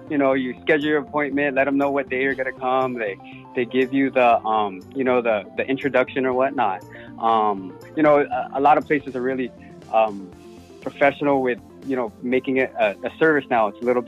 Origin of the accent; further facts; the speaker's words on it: San Diego, California, United States; I was born in, I grew up in San Diego, and then I trained a little bit in San Diego before I moved to Hawaii in 2003